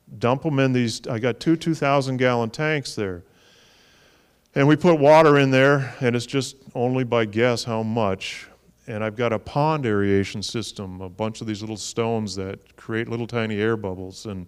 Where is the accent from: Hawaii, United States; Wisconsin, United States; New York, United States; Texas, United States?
Wisconsin, United States; I grew up on rutabagas in Wisconsin.